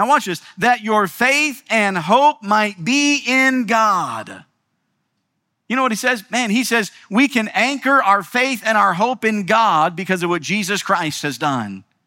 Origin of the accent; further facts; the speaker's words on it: United States; Look, I'm so thankful that I'm an American. I'm proud to be in America.